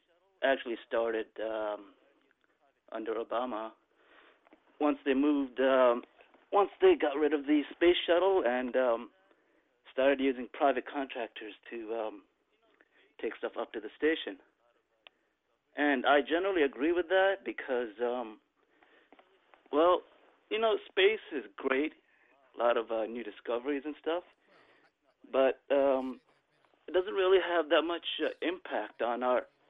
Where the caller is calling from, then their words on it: Medford, United States; I'm in Medford.